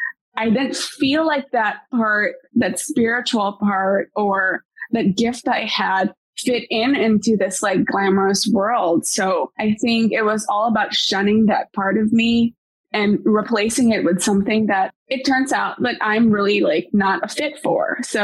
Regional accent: Philippines; now in United States; I think what's really interesting and beautiful about being Filipino is the intersection of people's devout religious views and superstition.

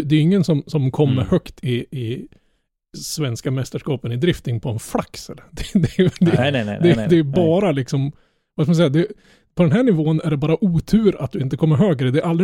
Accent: Norrland, Sweden; ja, jag är norrlänning, ja, jag är partisk.

